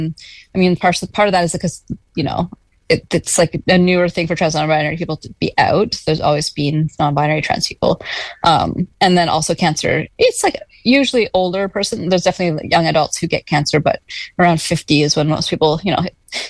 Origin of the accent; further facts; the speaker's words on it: Alberta, Canada; growing up in Alberta